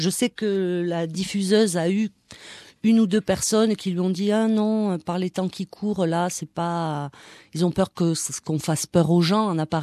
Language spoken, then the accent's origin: French; Toulouse, Occitanie, France; je suis toulousaine